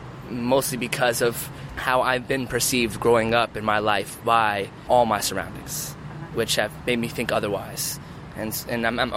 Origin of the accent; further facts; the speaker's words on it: California, United States; You know, we grew up in Southern California, you know, near, like, large Latino populations.